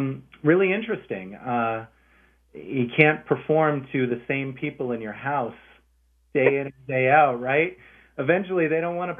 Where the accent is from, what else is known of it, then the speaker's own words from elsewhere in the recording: Rhode Island, United States; I was a competitive tap dancer. I grew up in Rhode Island.